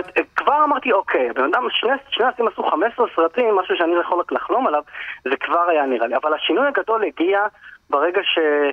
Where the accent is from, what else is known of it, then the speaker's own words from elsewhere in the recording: Tiberias, Northern District, Israel; אני גדלתי בטבריה.